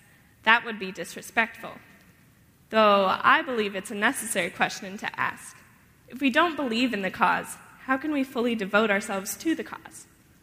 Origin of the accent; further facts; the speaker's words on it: Nashville, Tennessee, United States; also born or lived in Knoxville, Tennessee / Hudson, Ohio; I was born in Knoxville, Tennessee on October 16, 1997. I moved to Hudson, Ohio, where my little brother Travis was born, and moved back to Nashville, Tennessee when I was about 2 years old.